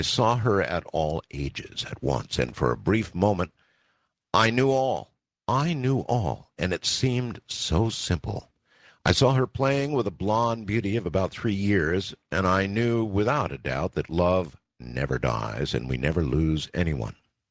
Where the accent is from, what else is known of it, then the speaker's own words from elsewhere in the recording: Pahrump, Nevada, United States; I'm from Pahrump, Nevada, which is just across the mountain from Area 51.